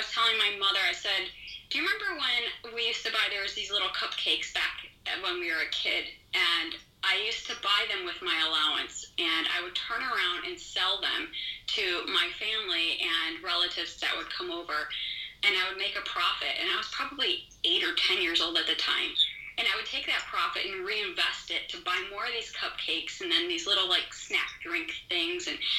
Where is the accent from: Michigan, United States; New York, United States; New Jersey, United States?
New York, United States; Buffalo; moved away; No, actually, I moved here about 15 years ago. I'm originally from Western New York in the Buffalo, New York area.